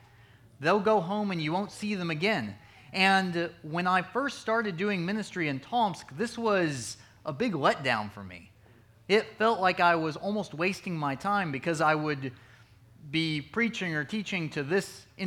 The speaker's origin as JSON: {"language": "English", "town": "Huntsville", "country": "United States", "tie": "born or raised there", "said": "I grew up here in Huntsville. I am one of Central's missionaries in Russia"}